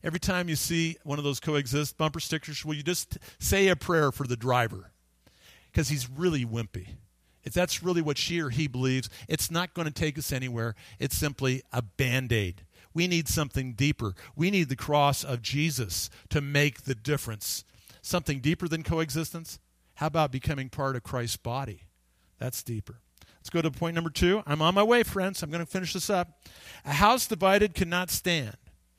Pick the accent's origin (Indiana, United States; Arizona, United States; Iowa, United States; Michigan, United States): Arizona, United States; Phoenix; I had a childhood friend. We grew up in Phoenix together.